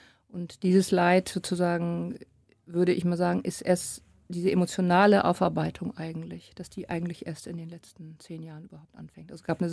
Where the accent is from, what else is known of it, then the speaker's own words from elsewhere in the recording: Hamburg, Germany; ich bin ja aus Hamburg